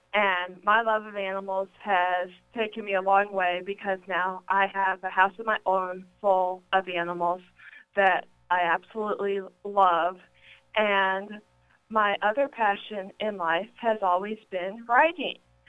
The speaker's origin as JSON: {"language": "English", "town": "Plano", "region": "Texas", "country": "United States", "tie": "born or raised there", "said": "I grew up in Plano, Texas, where I got a love of animals right off the bat."}